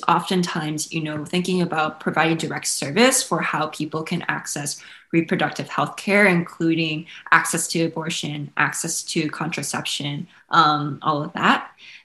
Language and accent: English; Chicago, Illinois, United States; you know, Black women in Chicago, which is something that I really love talking about, being that I'm from Chicago.